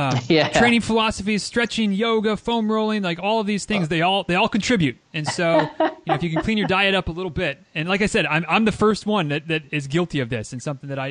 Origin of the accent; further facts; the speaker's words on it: Michigan, United States; And now being in Central Florida, which it still sounds backwards to me because I grew up in Michigan, so obviously quite different climate zones.